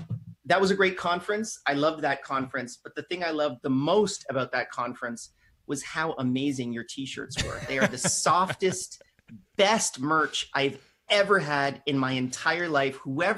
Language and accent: English; Canada; I'm Canadian.